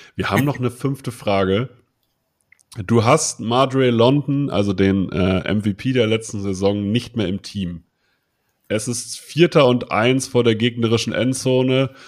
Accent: Hildesheim, Lower Saxony, Germany; Also ich komme ja aus Hildesheim, also selbst in Hildesheim ist nicht nördlich genug, um Moin zu sagen

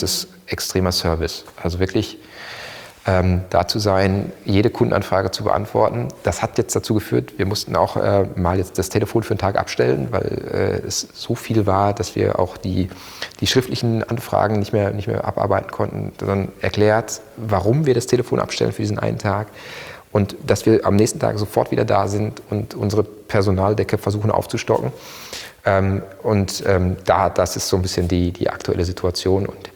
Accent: North Rhine-Westphalia, Germany; Ich komme aus dem Ruhrgebiet, da wird ja viel Bier produziert oder wurde viel Bier produziert, viel Bier getrunken.

